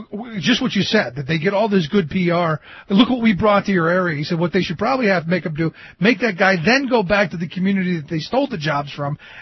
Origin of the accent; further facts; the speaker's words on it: Cleveland, Ohio, United States; I grew up in Cleveland, home of the we'll give you tax abatement and free energy and free water and free everything.